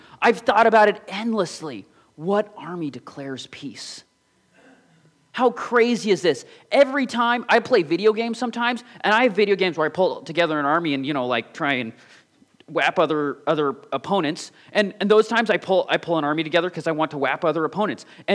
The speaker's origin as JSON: {"language": "English", "country": "United States", "said": "But okay, as me being an American, I can say that like this is something that's frequently left out."}